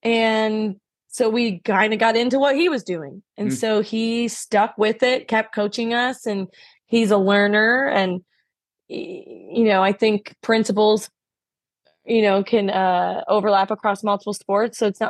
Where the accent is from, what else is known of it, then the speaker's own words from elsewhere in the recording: Michigan, United States; moved away as an adult; now in Texas, United States; High school, I'm from Michigan originally, and so I'm, you know, not a Texan, although I've been here for over a decade.